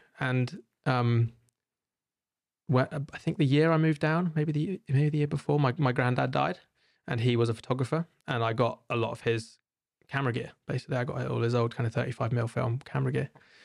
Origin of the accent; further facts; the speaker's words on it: London, United Kingdom; I was living, I grew up in London